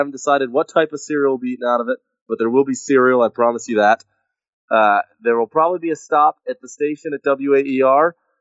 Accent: Raleigh, North Carolina, United States; I'm always obviously from Raleigh, and it's close to my heart

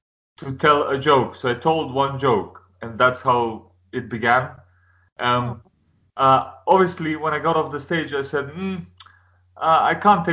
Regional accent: Kumanovo, Northeastern, North Macedonia; English is a second language; And it was in my hometown of Kumanovo, which is very close to the Serbian border, this town.

